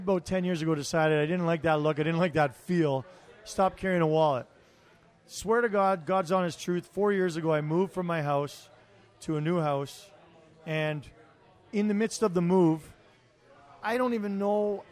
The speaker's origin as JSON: {"language": "English", "town": "Toronto", "region": "Ontario", "country": "Canada", "lives_now": "Calgary, Canada", "said": "And I moved here 23 years ago I went to university in Ottawa. I'm originally from Toronto, and I'm a Calgarian."}